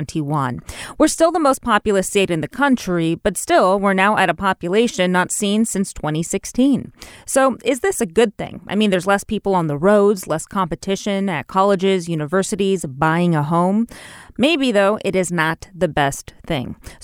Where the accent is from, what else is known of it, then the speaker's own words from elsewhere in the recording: California, United States; Yeah. Yeah. I'm from Southern California. I'm well aware of that commute of going into the city and living outside